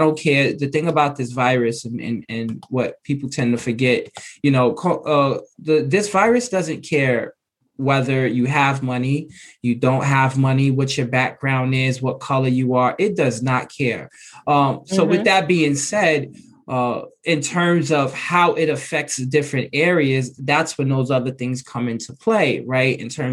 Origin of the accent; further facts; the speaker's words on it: Bronx, New York, United States; even growing up in the Bronx, within a 10 blocks radius, I can count how many liquor stores, how many Chinese restaurants, how many Kennedy Fried Chicken, how many McDonald's there are before you see anything healthy.